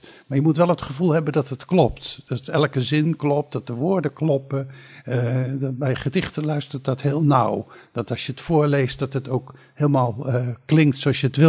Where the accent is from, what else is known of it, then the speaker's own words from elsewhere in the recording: Utrecht, Netherlands; born there; now in Capelle aan de IJssel, Netherlands; ik ben een man van inmiddels 71 jaar. Geboren in Utrecht. Ik woon sinds 25 jaar nu in Capelle aan de IJssel. Heb in Rotterdam gewerkt. Heb ook in Utrecht gewerkt.